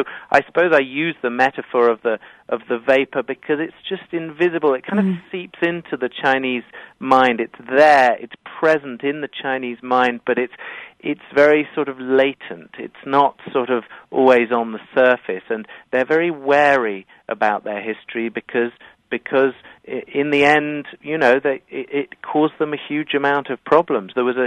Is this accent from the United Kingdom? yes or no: yes; England, United Kingdom; oh, go on, I'm English.